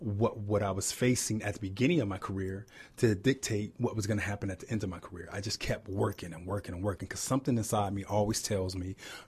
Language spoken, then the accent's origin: English; Ohio, United States; Well, everyone growing up in Ohio, you know, the Ohio State University is the place to be.